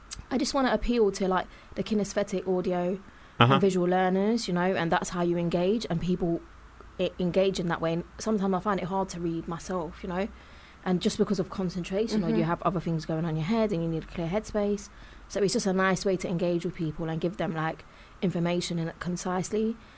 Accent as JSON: {"language": "English", "town": "Leicester", "region": "East Midlands", "country": "United Kingdom", "tie": "born or raised there", "said": "I grew up in Leicester"}